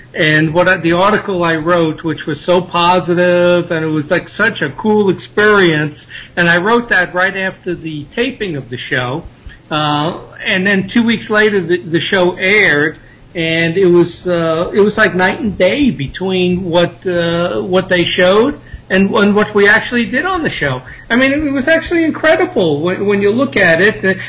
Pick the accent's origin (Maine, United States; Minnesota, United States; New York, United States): New York, United States; And I grew up in New York, so that was kind of cool to go back there.